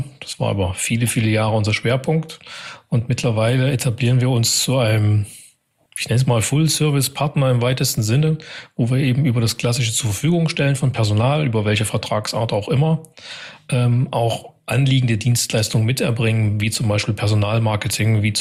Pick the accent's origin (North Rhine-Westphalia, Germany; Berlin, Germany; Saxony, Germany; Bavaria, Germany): Saxony, Germany; Freiberg; born there; also born or lived in Hamburg; now in Magdeburg, Germany; Ich bin geboren in Freiberg in Sachsen. Bin also Sachse, bin im Laufe meiner noch jungen Karriere, in Anführungszeichen, über Hamburg dann nach Magdeburg gekommen.